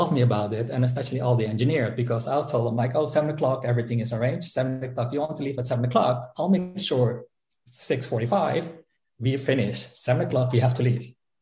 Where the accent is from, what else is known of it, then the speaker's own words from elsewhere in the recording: Amsterdam, North Holland, Netherlands; English is a second language; Because they know I'm the Dutch guy in that respect. And yeah, I'm from Amsterdam.